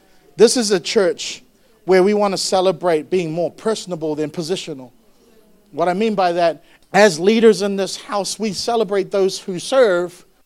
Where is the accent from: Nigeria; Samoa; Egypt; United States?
Samoa; I'm a Samoan, by the way, I'm not Pinoy. Some of you think, talaga? Hindi, I'm not a Filipino, I'm Samoan actually.